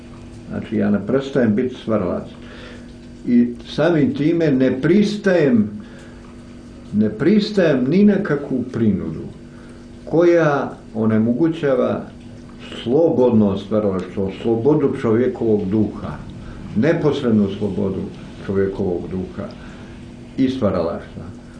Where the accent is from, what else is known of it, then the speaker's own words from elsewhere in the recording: Plužine Municipality, Montenegro; u mom zavičaju u pivi, od srpskog jezika i uopšte u Crnoj Gori.